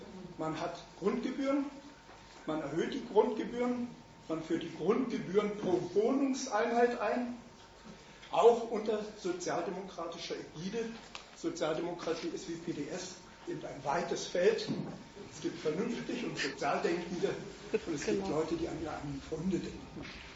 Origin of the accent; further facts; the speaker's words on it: Berlin, Germany; ich bin Berliner, gleichzeitig in Brandenburg aktiv.